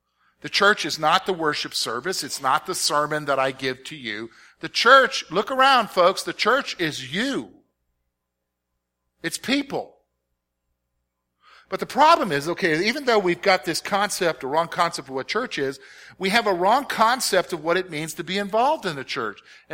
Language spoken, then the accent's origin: English; the South, United States; She went to a church over near Spicksburg, PA, and I came from the South, and first Sunday, I'm wearing a suit.